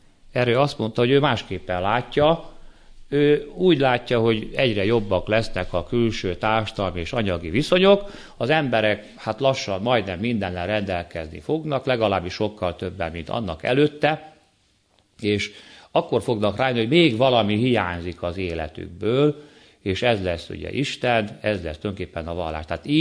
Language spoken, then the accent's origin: Hungarian; Miskolc, Borsod-Abaúj-Zemplén, Hungary; Miskolci származású vagyok